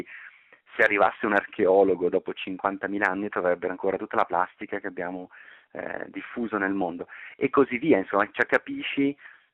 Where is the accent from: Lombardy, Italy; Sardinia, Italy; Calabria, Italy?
Lombardy, Italy; Bergamo; Io abito a Bergamo, sono bergamasco, anche se lavoro all'Università di Padova